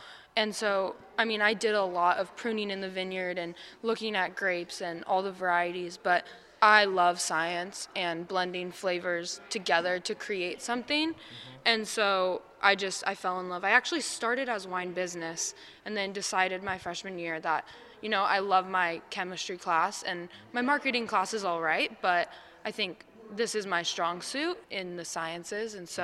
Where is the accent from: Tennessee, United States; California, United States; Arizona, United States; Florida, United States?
California, United States; Lodi; I was born and raised in Lodi and actually went to Cal Poly San Luis Obispo for oenology.